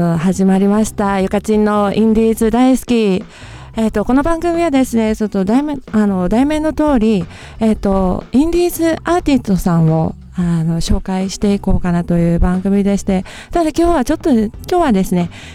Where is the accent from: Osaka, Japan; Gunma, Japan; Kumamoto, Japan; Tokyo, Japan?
Kumamoto, Japan; 私、熊本出身のシンガーソングライターをやっております。